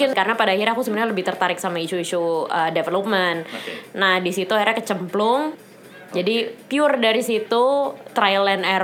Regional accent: Jakarta, Indonesia; Dan di situ aku baru terbuka matanya sebagai anak Jakarta, bahwa yang namanya ketimpangan di luar Jawa itu besar sekali.

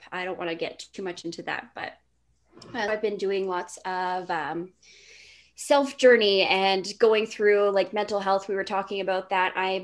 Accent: Winnipeg, Manitoba, Canada; born there; I was born in Winnipeg. My family comes from Red River, actually from a small Métis village up north of Winnipeg called St. Ambrose.

